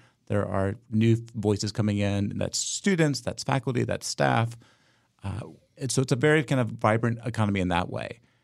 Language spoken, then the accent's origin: English; Hendersonville, North Carolina, United States; I did. I grew up in Hendersonville in Western North Carolina.